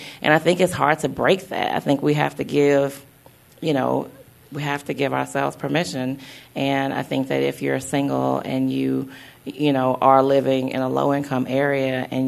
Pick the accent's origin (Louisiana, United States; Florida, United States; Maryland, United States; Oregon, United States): Louisiana, United States; I didn't grow up here. I grew up in Louisiana, and I grew up in an area probably similar to North Tulsa